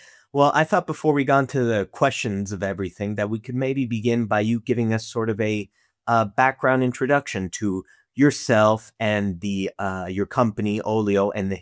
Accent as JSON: {"language": "English", "region": "Montana", "country": "United States", "tie": "born or raised there", "said": "I was raised in Montana, which is a very agricultural state in the U.S."}